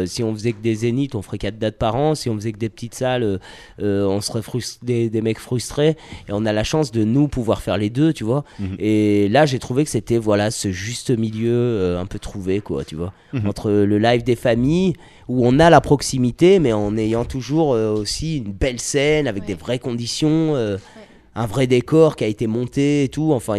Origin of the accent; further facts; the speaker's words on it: Lyon, Auvergne-Rhône-Alpes, France; now in Paris, France; Moi, je suis originaire de Lyon avant d'habiter là maintenant sur Paris comme